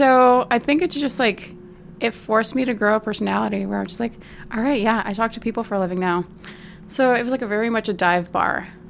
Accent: Detroit, Michigan, United States; so being that I grew up in Southwest Detroit, grew up around a lot of Mexican restaurants

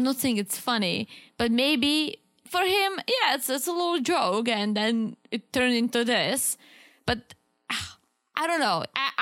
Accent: Czechia; English is a second language; It's the same way I'm from Czech.

